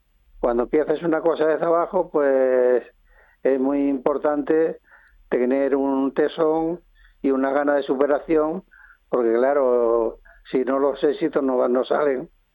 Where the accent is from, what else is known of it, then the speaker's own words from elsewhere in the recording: Madrid, Community of Madrid, Spain; a mí viene el tema de la carrera porque yo vengo de Madrid y empecé en un taller donde se hacía todo tipo de cosas